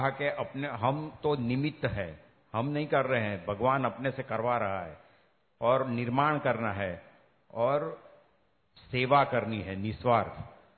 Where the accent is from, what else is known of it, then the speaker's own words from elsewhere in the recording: Surat, Gujarat, India; मेरे सूरत मेरा native place है तो वहाँ हमारा मंदिर है